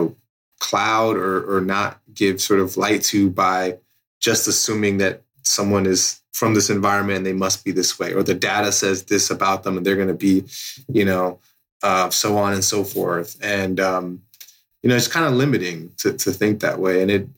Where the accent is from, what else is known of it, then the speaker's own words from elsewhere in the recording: Bronx, New York, United States; Like, I can say I was born in the Bronx and people were like grew up there and people might have an idea what that is.